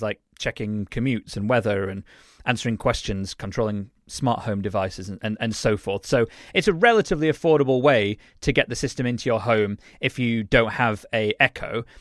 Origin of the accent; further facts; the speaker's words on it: England, United Kingdom; I'm English, so don't take much offence